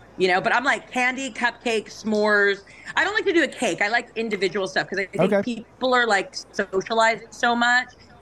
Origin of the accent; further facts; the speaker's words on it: California, United States; I represented the 49ers because I'm from California.